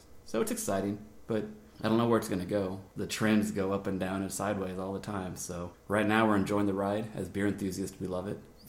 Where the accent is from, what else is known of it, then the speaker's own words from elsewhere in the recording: Oregon, United States; I grew up in Oregon.